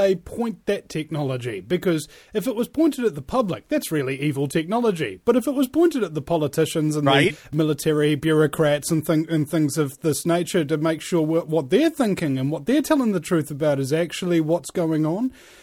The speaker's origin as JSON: {"language": "English", "country": "New Zealand", "said": "I have an American talk show when I'm a New Zealander"}